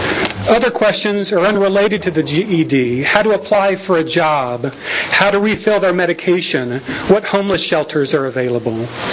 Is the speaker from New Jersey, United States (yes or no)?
no; Effingham, Illinois, United States; I grew up in Effingham, a community without much racial or ethnic diversity